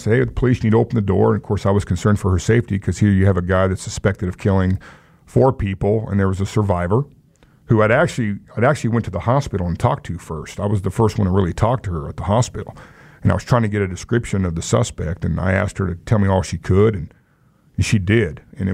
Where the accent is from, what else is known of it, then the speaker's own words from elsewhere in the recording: Wichita, Kansas, United States; people that are born and raised in Wichita. I mean, this is my city, and I'm proud of Wichita.